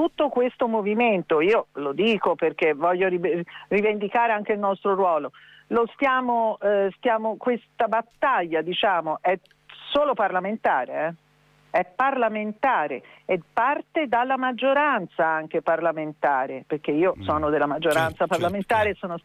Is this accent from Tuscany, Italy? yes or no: yes; Tuscany, Italy; Siamo toscani, certamente, quindi in Toscana questo, diciamo che è partito un po' dalla Toscana